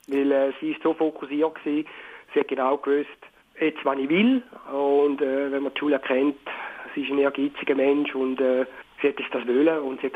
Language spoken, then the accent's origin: German; Switzerland; Und ja, wir dürfen stolz sein, sind wir Schweizer.